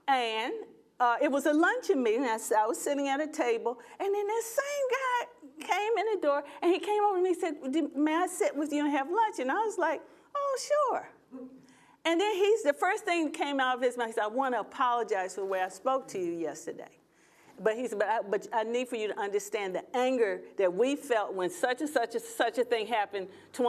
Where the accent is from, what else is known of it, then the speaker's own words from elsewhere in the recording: United States; my experience as African American is, why is it that we are the ones who always have to adjust to what white people want to do?